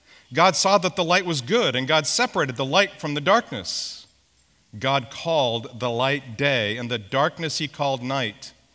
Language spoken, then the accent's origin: English; California, United States; But as I suppose a third grader, reading through King James English as a Mojave Desert rat growing up in California, this was very difficult for me.